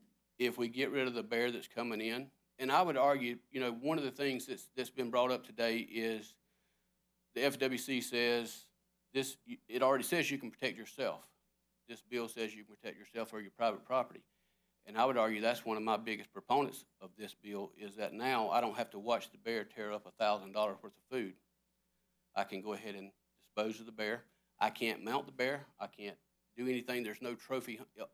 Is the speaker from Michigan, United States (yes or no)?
no; Florida, United States; I grew up in Franklin County, as a child, and then moved to Liberty County, which is just north of Franklin County.